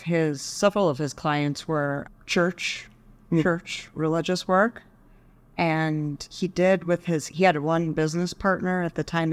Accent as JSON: {"language": "English", "town": "Dallas", "region": "Texas", "country": "United States", "tie": "born or raised there", "said": "I grew up in Dallas. It was a struggle, actually, for me. I didn't quite feel like I fit in the culture of Dallas in the 80s."}